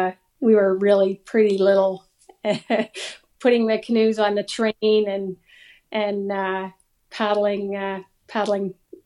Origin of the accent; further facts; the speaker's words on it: Ottawa, Ontario, Canada; also born or lived in Kingston; I was actually born in Kingston, but we grew up in. I grew up in Ottawa, and so we have family. I have family on both sides of the river